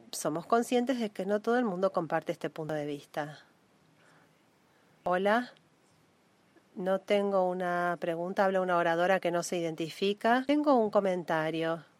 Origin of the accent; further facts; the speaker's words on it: Ghana; soy de Uganda, de Ghana, perdón.